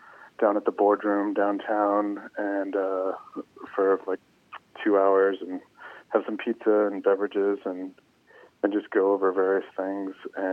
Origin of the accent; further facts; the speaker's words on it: Anchorage, Alaska, United States; also born or lived in Fairbanks; Sure. I was born in Fairbanks and have lived in Anchorage most of my life.